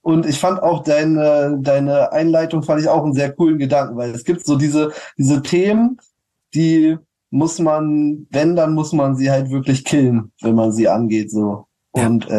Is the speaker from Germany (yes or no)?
yes; Berlin, Germany; Auch als Berliner.